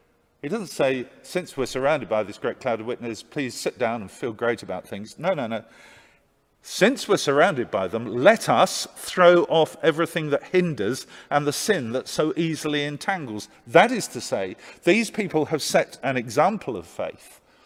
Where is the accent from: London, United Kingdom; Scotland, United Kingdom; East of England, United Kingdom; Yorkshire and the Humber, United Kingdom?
East of England, United Kingdom; I was brought up in Essex